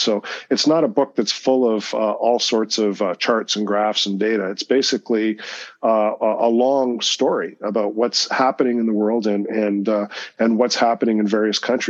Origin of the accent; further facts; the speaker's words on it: Canada; I happen to live in Toronto and I'm Canadian.